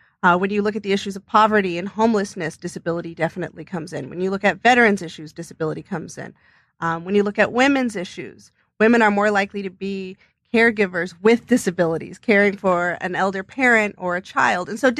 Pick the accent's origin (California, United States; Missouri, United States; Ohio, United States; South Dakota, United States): California, United States; San Francisco; growing up in San Francisco during the height of the AIDS crisis